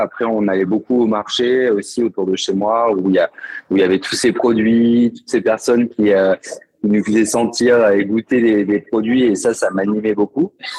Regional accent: Clermont-Ferrand, Auvergne-Rhône-Alpes, France; now in Lausanne, Switzerland; Je suis originaire de Clermont-Ferrand, en Auvergne, et j'ai eu l'occasion de travailler dans différents restaurants gastronomiques depuis une dizaine d'années.

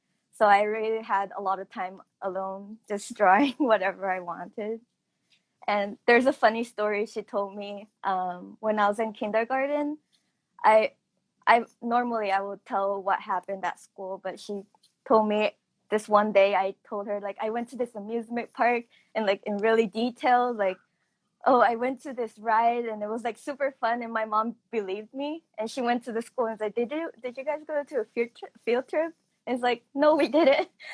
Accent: San Jose, California, United States; Yes, I'm from San Jose, California, and I recently graduated from art school this May

